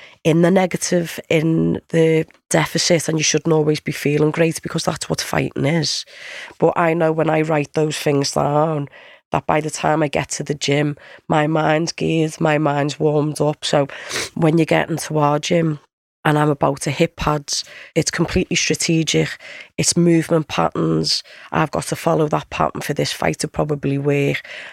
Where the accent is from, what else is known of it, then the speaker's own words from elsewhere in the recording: Liverpool, North West England, United Kingdom; Oh, she's from Brazil. Oh, I'm only from Liverpool.